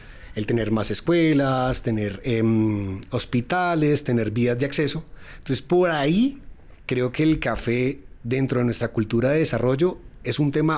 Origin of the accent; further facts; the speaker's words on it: Colombia; Como colombiano, creería yo que deberíamos de saber de nuestro producto insignia